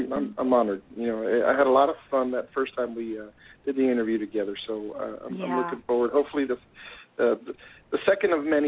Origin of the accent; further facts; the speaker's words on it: Weslaco, Texas, United States; Oh, absolutely. It's my hometown here in South Texas. It's